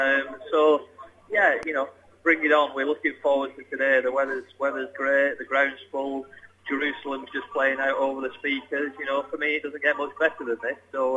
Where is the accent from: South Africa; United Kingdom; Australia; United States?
United Kingdom; England; I mean, you know, as an Englishman, I would love us to win the series 5-0.